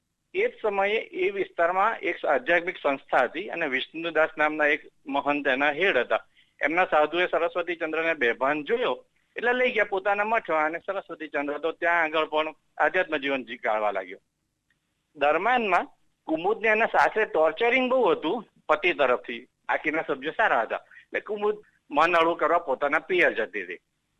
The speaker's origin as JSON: {"language": "Gujarati", "town": "Nadiad", "region": "Gujarat", "country": "India", "said": "હું નડિયાદનો છું, નડિયાદના નાગર ફેમિલીમાં છું"}